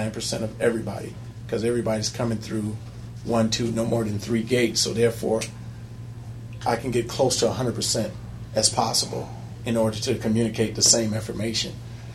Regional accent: Lansing, Michigan, United States; I had friends in here because I was from Lansing

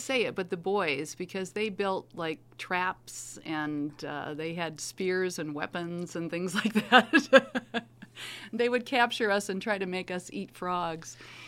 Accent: Detroit, Michigan, United States; I was born in Detroit at St. John's Hospital, and I grew up in Detroit, and I went to Detroit Public Schools and got a fantastic education.

